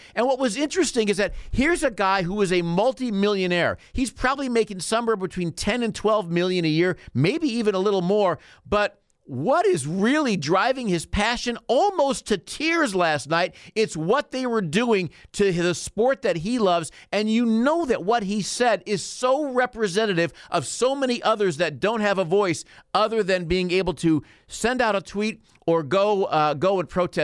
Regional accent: Illinois, United States; now in East Coast, United States; Growing up in Illinois, we always talk about Indiana high school basketball. Illinois high school basketball is what I knew before moving to the East Coast.

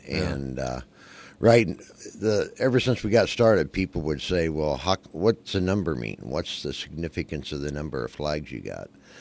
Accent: Little York, Illinois, United States; Little York, Illinois. It's about 98 miles northwest of Peoria.

